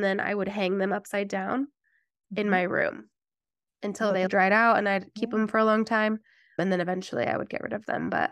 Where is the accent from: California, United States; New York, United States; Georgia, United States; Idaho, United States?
Idaho, United States; Mountain Home; So we, in our house where I grew up in Mountain Home, Idaho, my brother lives in that house now, which is kind of cool.